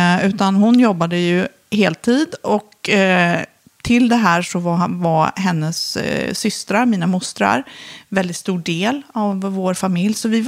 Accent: Filipstad, Värmland, Sweden; Min uppväxt var ju... Jag växte upp i Filipstad.

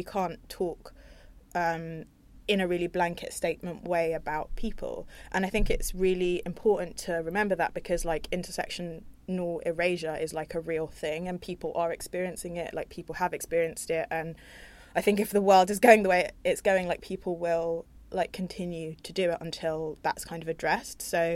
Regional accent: London, United Kingdom; black woman. I went to state school. I was also educated at Oxford University. I'm able-bodied, I'm cisgender, I'm straight, and I'm from North London.

